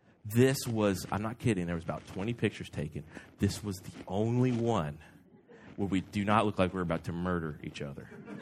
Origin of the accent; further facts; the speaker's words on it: Florida, United States; we think it's cold because we're from Florida and our blood is very thin.